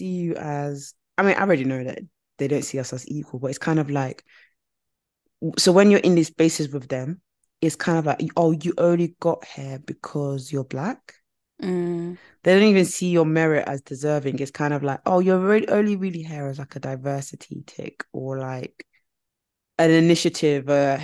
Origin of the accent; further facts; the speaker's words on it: Nigeria; when you're asking us where you're from, okay, so now I said Nigeria. Oh, yeah, I've been to Africa.